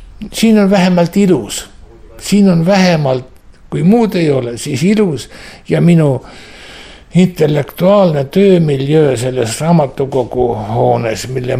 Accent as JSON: {"language": "Estonian", "region": "South Estonia", "country": "Estonia", "said": "Ja ma olen pärit Lõuna-Eestist"}